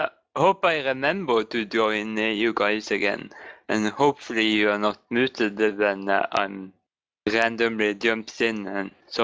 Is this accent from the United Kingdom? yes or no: no; Norway; English is a second language